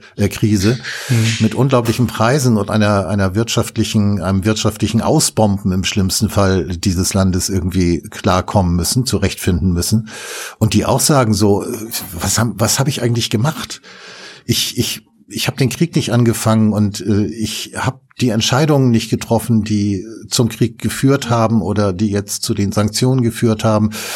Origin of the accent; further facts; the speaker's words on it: Hamburg, Germany; Ich bin Hamburger Jung, ne? In Hamburg-Altona aufgewachsen, geboren, also in der umgekehrten Reihenfolge